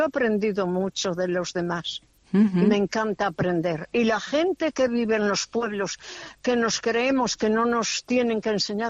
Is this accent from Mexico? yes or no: no; Zamora, Castile and León, Spain; born there; Sigo siendo, adorando mi tierra al máximo. Quiero a toda España, a uh-huh. toda, me da igual. Y adoro Zamora.